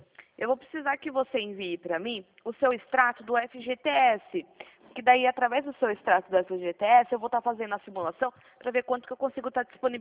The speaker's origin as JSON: {"language": "Portuguese", "town": "Piracicaba", "region": "São Paulo", "country": "Brazil", "said": "sou aqui de Piracicaba, interior de São Paulo."}